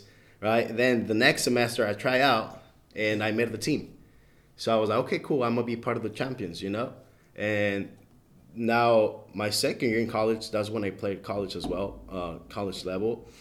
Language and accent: English; Mexico; Because growing up in Mexico, going through a different adversity and stuff like that.